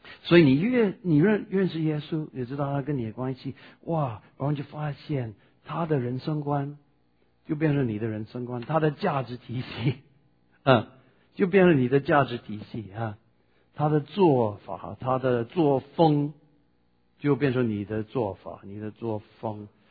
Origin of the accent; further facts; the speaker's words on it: Taiwan; 这个我们台湾话说惊讶后啊，